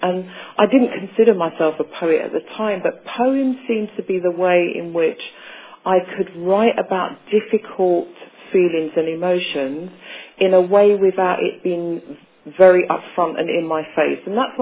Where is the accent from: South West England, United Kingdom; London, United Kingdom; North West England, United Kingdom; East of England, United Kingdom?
London, United Kingdom; Because for me, it really started as a young child growing up in South London.